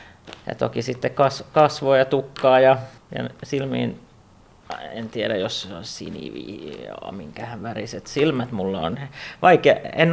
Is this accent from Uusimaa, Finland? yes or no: no; Malax, Ostrobothnia, Finland; olen Maalahdesta, joka on Vaasasta vähän etelään ja asun siellä avovaimon ja kahden lapsen kanssa